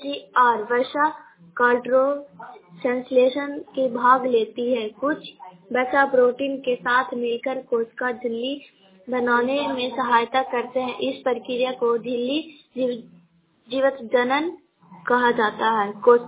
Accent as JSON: {"language": "Hindi", "town": "Kuchra", "region": "Bihar", "country": "India", "said": "कुचरा का रहने वाली हूँ, नालंदा जिला से बोल रही हूँ।"}